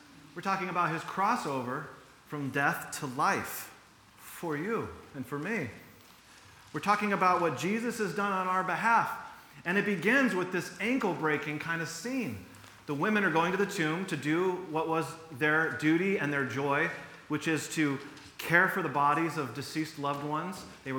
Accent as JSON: {"language": "English", "town": "Seattle", "region": "Washington", "country": "United States", "tie": "born or raised there", "said": "I grew up in the Seattle area, and when I was a kid, the Seattle Supersonics still existed"}